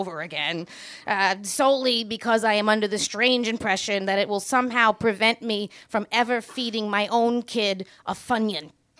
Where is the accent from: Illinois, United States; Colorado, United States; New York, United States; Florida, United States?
New York, United States; Queens; I am a bartender from Queens.